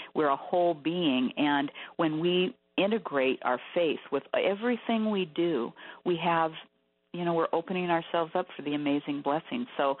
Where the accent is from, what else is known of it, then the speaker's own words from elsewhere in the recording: Seattle, Washington, United States; I'm from Seattle